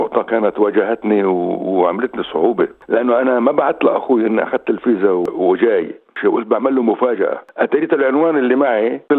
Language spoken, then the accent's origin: Arabic; Jerusalem, Palestine; now in Australia; أنا من بلدة عين كارم اللي هي قضاء القدس، فطبعا ترعرعت بالقدس وكبرت